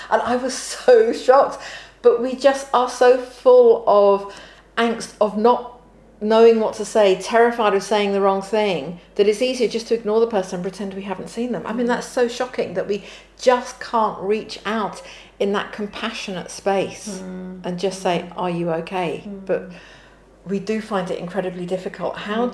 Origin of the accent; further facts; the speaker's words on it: United Kingdom; But we are rubbish. And I say we as in British. Are rubbish at dealing with death.